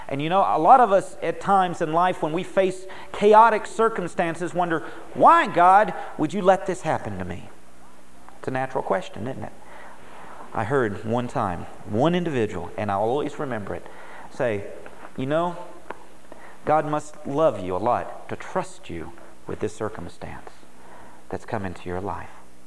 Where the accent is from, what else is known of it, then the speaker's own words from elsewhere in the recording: United States; I'm an American. I'm proud of that.